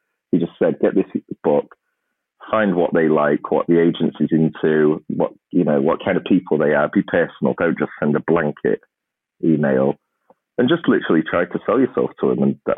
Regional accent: Grimsby, Yorkshire and the Humber, United Kingdom; especially in a town like Grimsby. I mean, it's my hometown, but there was no real opportunity for a writer.

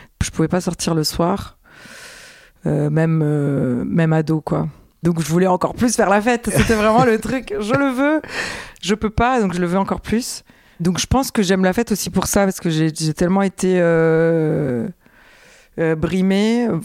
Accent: Italy; En plus, moi j'ai grandi en Italie, et l'Italie c'est quand même beaucoup plus croyant que la France

